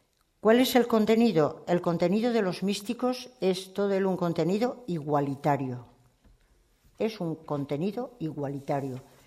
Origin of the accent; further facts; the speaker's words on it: Portugal; porque yo vengo de Portugal y les pasa exactamente lo mismo